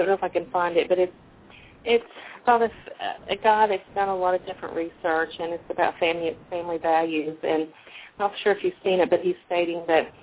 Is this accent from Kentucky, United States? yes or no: yes; Kentucky, United States; I don't think that I grew up with those prejudices. And I'm from Eastern Kentucky.